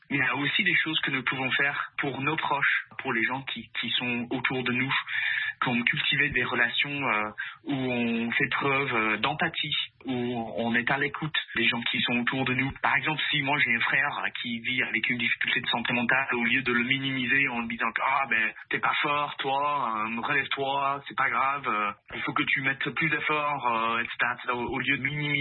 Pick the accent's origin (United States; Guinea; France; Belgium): United States; now in Quebec, Canada; Par exemple, moi je suis originaire des États-Unis, malgré mon accent galère européen. Moi, je suis originaire des États-Unis